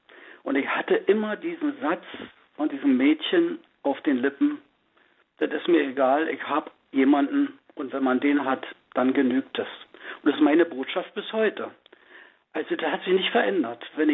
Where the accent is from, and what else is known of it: Brandenburg an der Havel, Brandenburg, Germany; now in Oranienburg, Germany